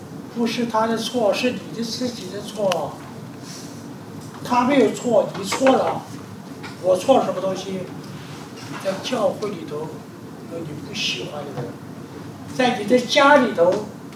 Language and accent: Chinese; China; 所以我们中国人说有个坎儿要跨过去啊